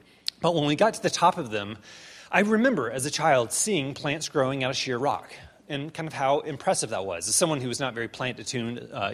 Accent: Birmingham, Alabama, United States; I grew up in Birmingham, Alabama. I was a suburban kid. We lived on the edges of Birmingham.

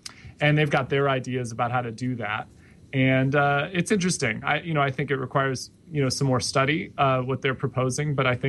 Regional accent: Chicago, Illinois, United States; But no, I'm a Midwesterner. I'm a native. Yes. I'm a native Chicagoan.

